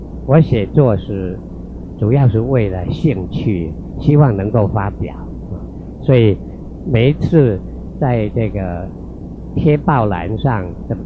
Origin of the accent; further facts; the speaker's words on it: Xiamen, Fujian, China; 就是我的故乡是福建的厦门啊。